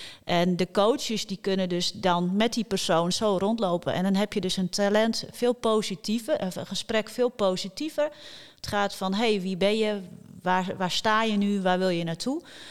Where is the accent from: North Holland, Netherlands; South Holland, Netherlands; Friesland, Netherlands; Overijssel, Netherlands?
Friesland, Netherlands; Oosterwolde; ik ben opgegroeid in Oosterwolde.